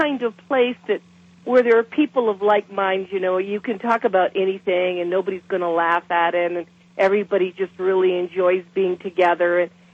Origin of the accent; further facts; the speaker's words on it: Italy; born there; English is a second language; because I'm Italian. I was born in Italy, so that's why it's spelled that way.